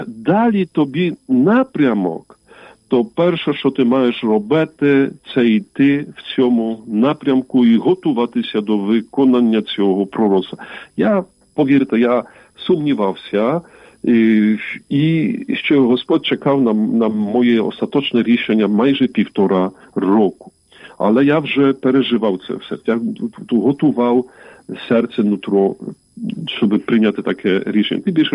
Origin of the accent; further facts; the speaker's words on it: Kielce, Świętokrzyskie Voivodeship, Poland; там в Кільцах, в моєму рідному місті